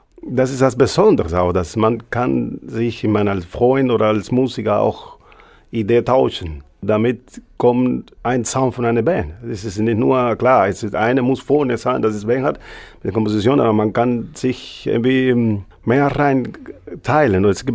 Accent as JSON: {"language": "German", "country": "Cuba", "said": "ist mehr wie meine Heimat, Kuba, Lateinamerika."}